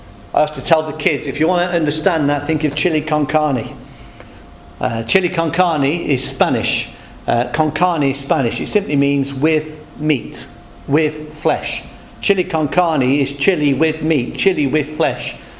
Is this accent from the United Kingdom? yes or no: yes; United Kingdom; But of course we don't do that, we're British.